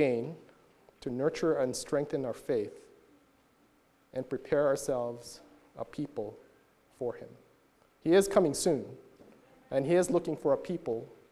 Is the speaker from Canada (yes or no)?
no; Philippines; growing up in the Philippines was when I think I was 8 or 9, going to a church in a small town outside the main city. Bacolod City was the main city in an island that's the capital of our province.